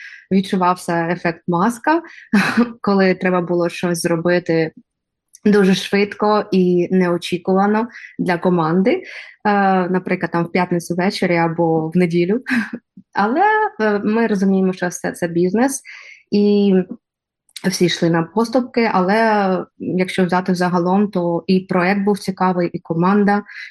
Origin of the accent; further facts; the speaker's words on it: Dnipro, Dnipropetrovsk Oblast, Ukraine; moved away as an adult; now in United States; коли ми переїхали, це 2021 рік, переїхали з чоловіком, з сином і котом з Дніпра, я родом з Дніпра, Україна, переїхала до Каліфорнії